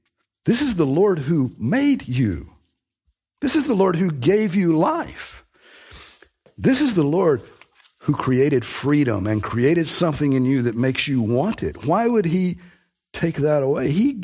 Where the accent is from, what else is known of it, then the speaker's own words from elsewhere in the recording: Georgia, United States; also born or lived in Texas; When I lived in Texas, I got a whole new perspective on the value of shade. I'm from Georgia, and it's hot enough in Georgia, but it's a lot hotter in Texas, and there's a lot less shade.